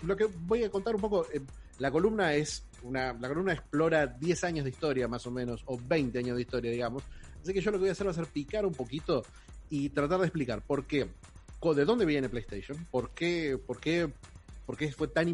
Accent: Argentina; Primero, para todos fue un éxito porque nosotros somos argentinos.

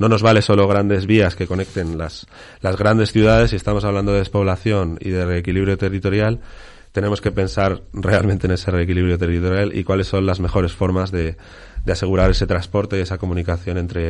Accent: Burgos, Castile and León, Spain; moved away; Yo me fui de Burgos pues porque pensaba que no había suficientes oportunidades.

